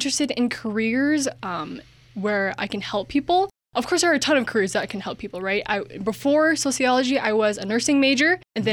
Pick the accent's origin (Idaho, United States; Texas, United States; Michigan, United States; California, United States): Idaho, United States; Rigby; So Rigby, again, is a small town, and I wasn't very involved in high school